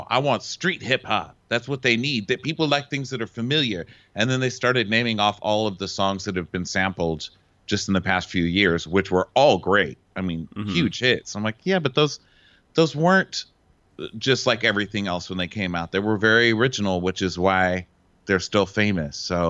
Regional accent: El Paso, Texas, United States; I mean, I'm half Lebanese and half white, and I grew up in El Paso, Texas.

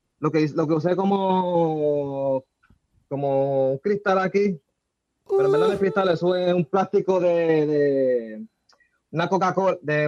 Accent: Cataño, Puerto Rico; vengo de Cataño.

